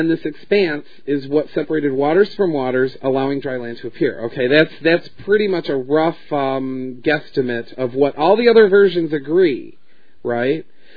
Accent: Detroit, Michigan, United States; We are from the Detroit area

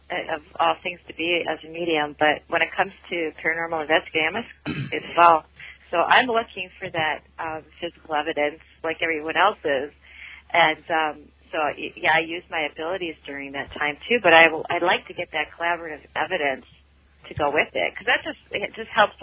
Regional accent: Minneapolis, Minnesota, United States; I'm from the Minneapolis-St. Paul area

